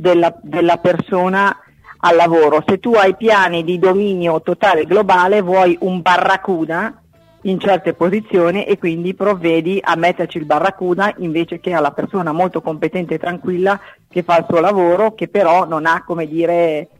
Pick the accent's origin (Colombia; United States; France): France; Italian is a second language; sono francese, sì, parlo francese.